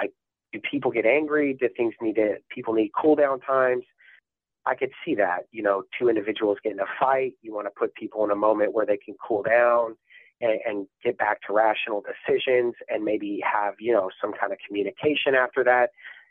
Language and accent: English; Tacoma, Washington, United States; I grew up in the Hilltop area, Tacoma, in the early 90s, you know, which was a very rough neighborhood.